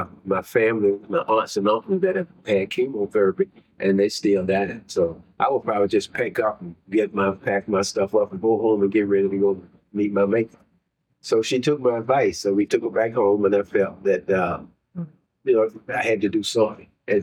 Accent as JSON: {"language": "English", "region": "North Carolina", "country": "United States", "said": "You know, I'm from North Carolina, you know."}